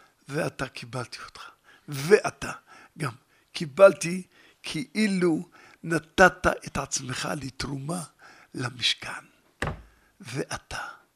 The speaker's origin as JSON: {"language": "Hebrew", "town": "Jerusalem", "region": "Jerusalem District", "country": "Israel", "said": "אנחנו בני ירושלים בלבד"}